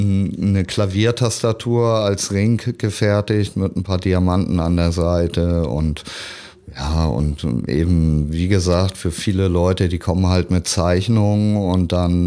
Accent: Kaltenkirchen, Schleswig-Holstein, Germany; also born or lived in Hamburg; ich bin geboren in Hamburg, dann bin ich aufgewachsen in Kaltenkirchen, ist ein bisschen außerhalb hier, und irgendwann mit 16 zurückgekommen und seitdem bin ich auf dem Kiez.

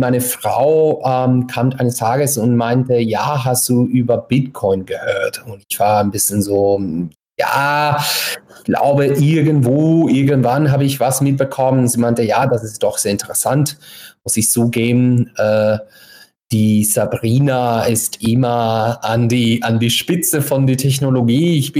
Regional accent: California, United States; now in Berlin, Delaware, United States; Ich komme aus den USA. Ich bin ein Kalifornier, der in Berlin seit 12 Jahren wohnt.

